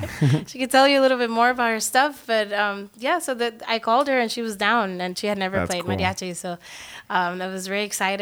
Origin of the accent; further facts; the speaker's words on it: Puerto Rico; now in United States; I come from a mixed background. My mom's Dominican and my dad's Mexican. I was raised in Puerto Rico.